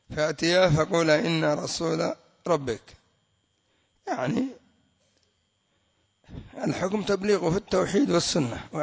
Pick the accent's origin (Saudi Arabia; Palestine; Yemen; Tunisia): Yemen; عندنا في اليمن الشيخ الحجوري، ومشايخ كثر